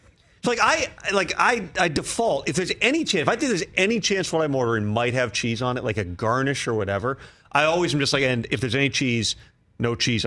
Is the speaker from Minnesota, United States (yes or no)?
yes; Minneapolis, Minnesota, United States; also born or lived in Wisconsin; I'm from Minneapolis.